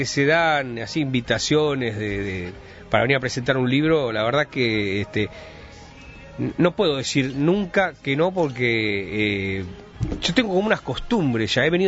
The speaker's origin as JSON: {"language": "Spanish", "region": "Buenos Aires", "country": "Argentina", "said": "De Belgrano. Bien. Originalmente de Flores, pero de Belgrano."}